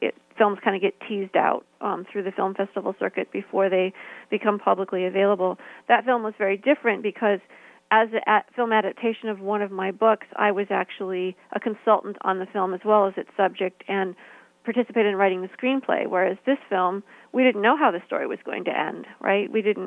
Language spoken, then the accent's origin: English; New York, United States; at least that's how I see it as a New Yorker.